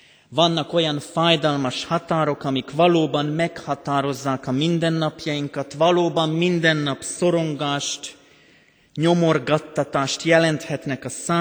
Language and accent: Hungarian; Banská Bystrica Region, Slovakia; Én határon túl születtem Szlovákiában, a Nógrád-Gömöri bazaltvidék túlsó oldalán, egy kis patak mentén nőttem föl, de a dombvidék, ez a Nógrád-Gömöri bazaltvidék a falunk mellett húzódik.